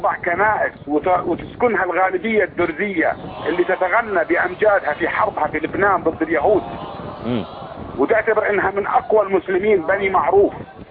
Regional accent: Saudi Arabia; also born or lived in Damascus, Syria; أنا شخص سعودي أقمت فترة من الزمن في دمشق في سوريا، وشفت في عيني أشياء كثيرة، واستمريت بالسفر إلى سوريا حتى عام 2006

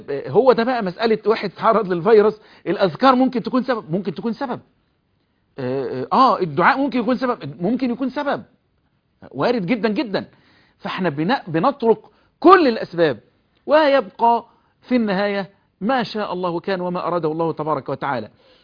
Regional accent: Egypt; احفظ بلدنا مصر

